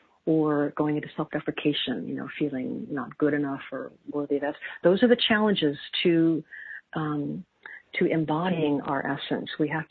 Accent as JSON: {"language": "English", "town": "Chicago", "region": "Illinois", "country": "United States", "tie": "born or raised there", "said": "Even though I grew up in Chicago, I would go to the lake"}